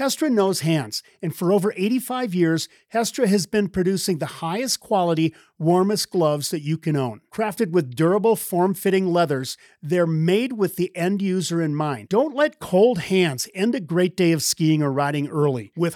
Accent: Midwest, United States; I'm from the Midwest, so I can claim that too.

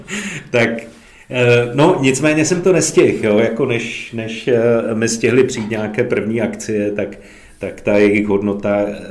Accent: Zlín, Zlín Region, Czechia; Vyrůstal jsem ve Zlíně

